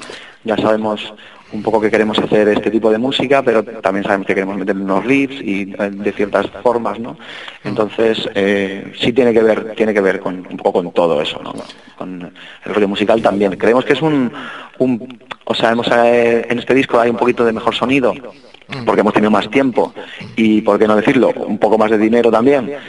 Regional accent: Madrid, Community of Madrid, Spain; En este caso, a nosotros que somos de Carabanchel

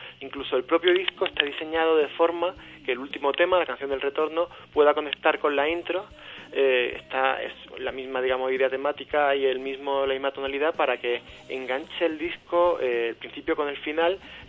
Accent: Málaga, Andalusia, Spain; Yo soy malagueño, como todos mis compañeros de banda, pero yo he estado mucho tiempo viviendo fuera, trabajando fuera, hasta hace un mes que me he podido venir para casa finalmente.

